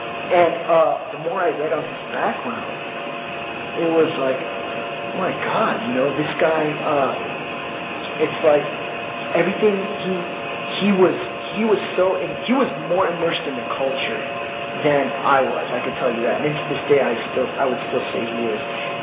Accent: Philippines; around that time is when I really started learning to be proud about, you know, growing up, you know, being a Filipino.

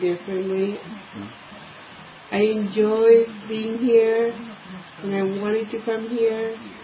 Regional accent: Philippines; English is a second language; moved away; I retained a lot of the mannerism and a lot of thinking and being a Filipino.

